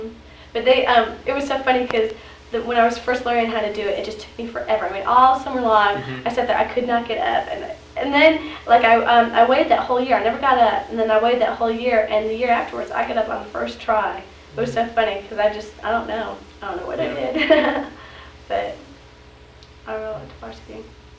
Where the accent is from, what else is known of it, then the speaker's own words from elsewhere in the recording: Illinois, United States; because I miss the snow every so often, you know, because we're originally from Illinois.